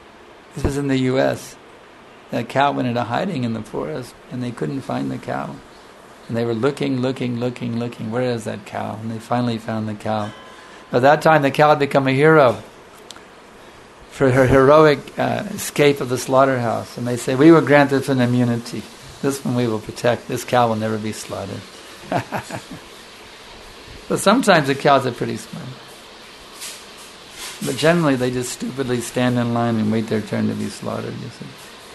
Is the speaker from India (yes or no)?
yes; India; born there; because I was born in India, therefore India is a holy place, because I was born there.